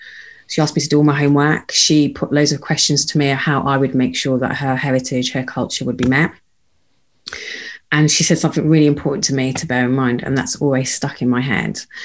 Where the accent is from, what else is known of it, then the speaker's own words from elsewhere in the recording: North India, India; we're Asian, we're from India, from North India